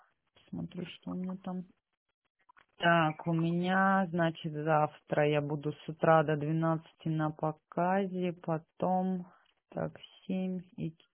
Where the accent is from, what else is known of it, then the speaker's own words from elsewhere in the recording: Sochi, Krasnodar Krai, Russia; now in Krasnodar, Russia; я вообще сама родом из Сочи. У меня родители в Сочи живут. Вот я 15 лет живу в Краснодаре